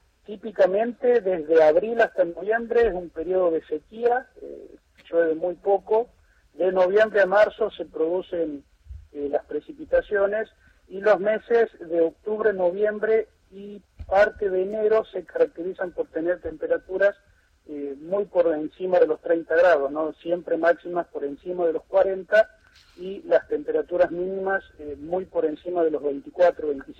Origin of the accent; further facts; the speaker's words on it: Santiago del Estero, Argentina; born there; Yo no soy de acá, yo soy nacido en Santiago del Estero y hace 20 años que estoy trabajando acá.